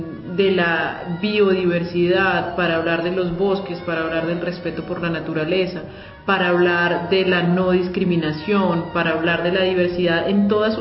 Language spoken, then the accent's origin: Spanish; Colombia; como ciudadanos, como colombianos